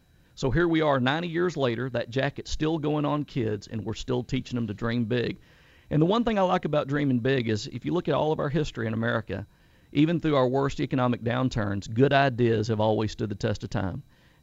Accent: Texas, United States; even when I was a kid growing up in the Texas Panhandle at Cal Farley's Boys Ranch

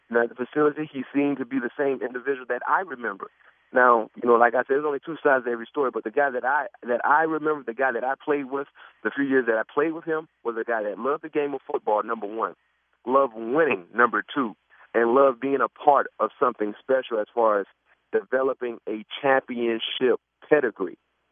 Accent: Florida, United States; we have Florida ties. We're both from the South Florida area.

